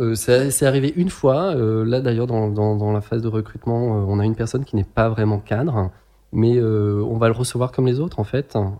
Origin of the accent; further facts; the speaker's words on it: Grenoble, Auvergne-Rhône-Alpes, France; Moi, je suis de Grenoble.